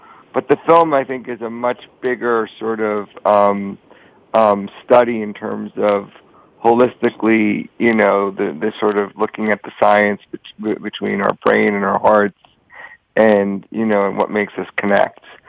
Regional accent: New York, United States; Well, yeah, I mean, I'm from New York

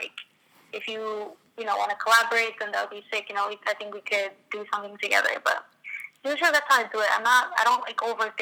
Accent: Toronto, Ontario, Canada; I was born and raised in Toronto. Been here my whole life.

